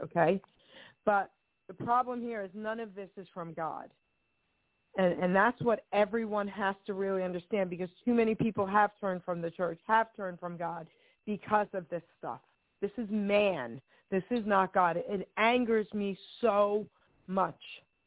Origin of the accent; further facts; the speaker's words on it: New York, United States; And so everything that you're saying just really hit me hard from growing up in New York in a Catholic church.